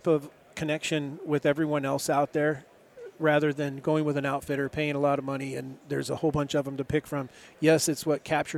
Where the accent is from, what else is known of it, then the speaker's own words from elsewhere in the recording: Virginia, United States; also born or lived in Arkansas; now in Montana, United States; I'm that dad, you know, like I mentioned, we grew up in Virginia. We moved to Arkansas before we moved to Montana.